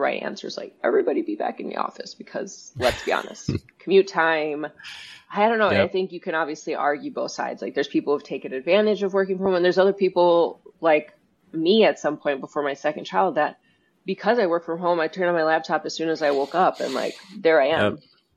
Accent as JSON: {"language": "English", "country": "United States", "tie": "born or raised there", "said": "Born and raised in the United States, cutthroat sales, like sales for this company is like, I'm just like getting to the point."}